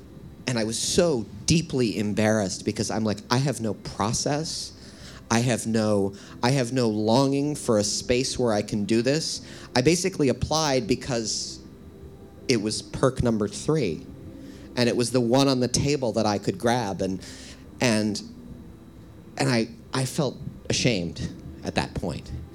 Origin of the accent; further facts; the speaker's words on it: Midwest, United States; also born or lived in California; I'm from the Midwest, but I lived in California for 13 years.